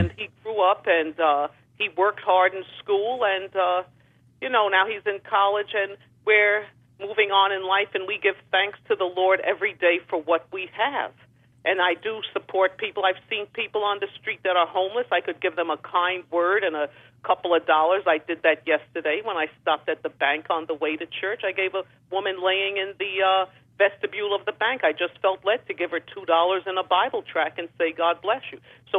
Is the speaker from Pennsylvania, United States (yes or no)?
no; Bronx, New York, United States; also born or lived in Harlem; now in East Orange, United States; I was raised in the Bronx Housing Project. I lived in Harlem. Now I'm in East Orange.